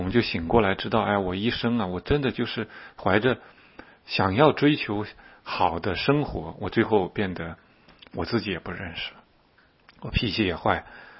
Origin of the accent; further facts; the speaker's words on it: China; 就像我们在中国长大的孩子们，我们从小都没有接触过是灵魂体的概念